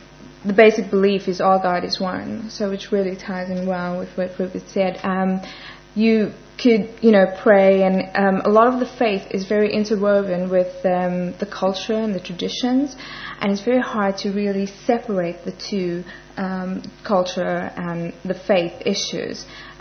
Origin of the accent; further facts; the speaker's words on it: Johannesburg, Gauteng, South Africa; I come from Johannesburg, a suburb called Indonesia, and it's predominantly a Muslim and a Hindu community. Basically, I've come from a devout Hindu family